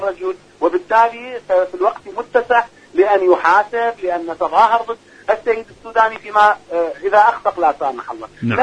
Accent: Iraq; اليوم المواطن العراقي، صدقني أنا أقول لك من العراق

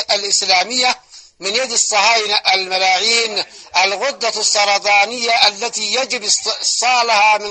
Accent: Sanaa, Yemen; يكون لنا نحن أبناء اليمن الشرف الكبير

